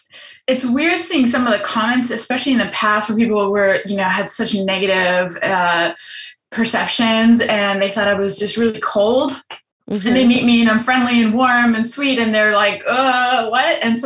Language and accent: English; Germany; I'm from Germany. My mom is part Native American.